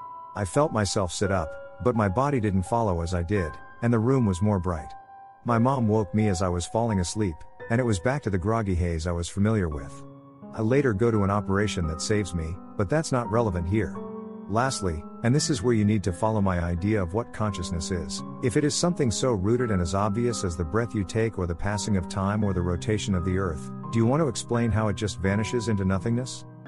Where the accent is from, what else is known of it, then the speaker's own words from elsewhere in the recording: Philippines; I'm Filipino